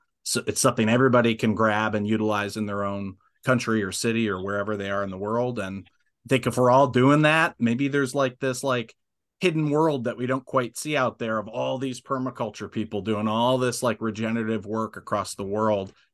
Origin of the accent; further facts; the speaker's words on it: Michigan, United States; I'm from Michigan